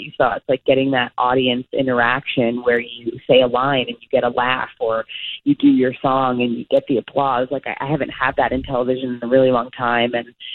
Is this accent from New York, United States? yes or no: yes; New York, United States; moved away as an adult; now in Los Angeles, United States; I'm from New York, as you know, but I moved to Los Angeles 12 years ago. I was a waitress in New York when I left, and now I'm a waitress again.